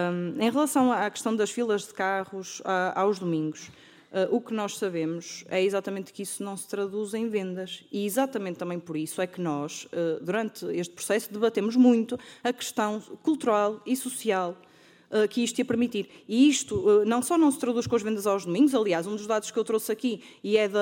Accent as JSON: {"language": "Portuguese", "town": "Alpendurada", "region": "Porto", "country": "Portugal", "said": "eu sou da Alpendurada, sou de um sítio pequeno"}